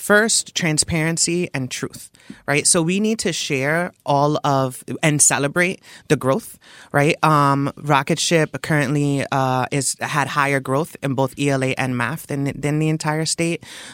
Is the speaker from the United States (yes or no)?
yes; New York, United States; now in Milwaukee, United States; I'm originally from New York, and so I recently moved to Milwaukee